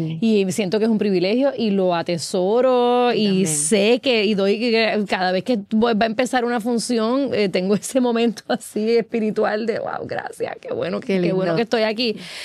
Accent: Puerto Rico; del pelo rizo, de cómo somos los puertorriqueños o las puertorriqueñas

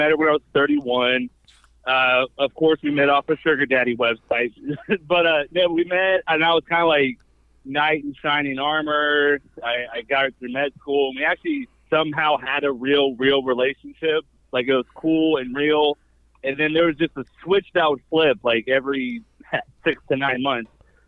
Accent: Cincinnati, Ohio, United States; Unfortunately, Cincinnati, Ohio.

